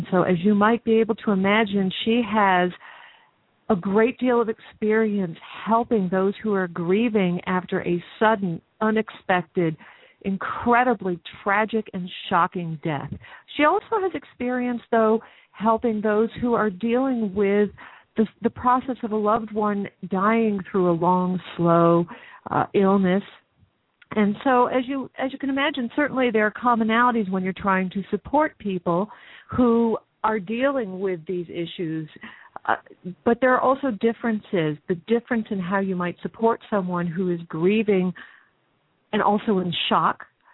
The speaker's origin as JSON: {"language": "English", "region": "New York", "country": "United States", "said": "Well, I'm from New York originally as well, so I know where Rye is."}